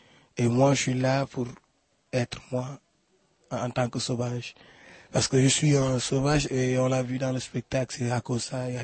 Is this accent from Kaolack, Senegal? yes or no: yes; Kaolack, Senegal; Je suis de Kaolack. Kaolack, c'est une ville qui est au centre du Sénégal. C'est la dernière ville entre Sénégal et Gambie.